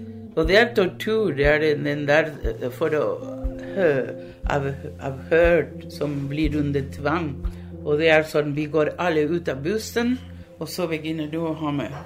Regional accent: Uruguay; now in Norway; Jeg ble født og vokst i Uruguay. Uruguay er et land mellom Argentina og Brasil, et lite land.

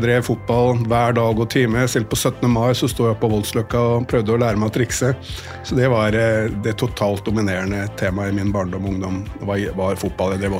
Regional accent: Oslo, Norway; Jeg vokste opp på Ila Boltløkka, som var kjerneområdet I Frigg den gangen.

